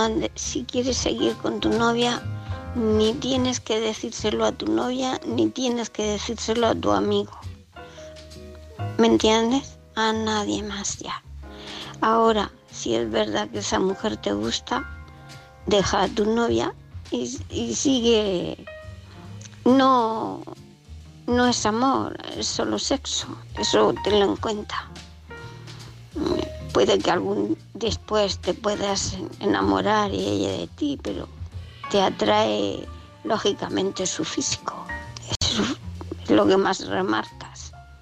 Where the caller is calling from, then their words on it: Murcia, Region of Murcia, Spain; de Murcia.